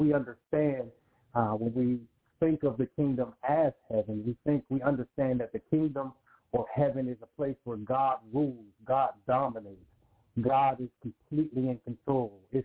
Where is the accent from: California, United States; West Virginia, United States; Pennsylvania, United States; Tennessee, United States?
Pennsylvania, United States; Pittsburgh; I'm from Pittsburgh, Pennsylvania as well. And so I went to a college that's local to the city in which I was born and reared in.